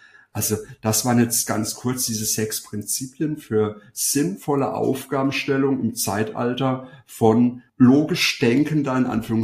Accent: Freiburg, Baden-Württemberg, Germany; ich komme aus Freiburg, was ist in Freiburg typisch? Also Freiburg ist Fahrradstadt

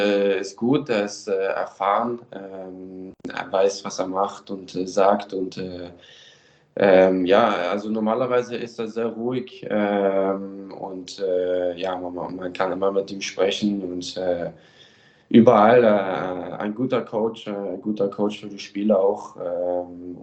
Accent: Germany; Also da bin ich nur geboren eigentlich. Meine ganze Familie ist ja norwegisch. Ich bin in Deutschland aufgewachsen, aber den Rest war ich immer Norwegen und ja, ich bin auf jeden Fall ein Norweger.

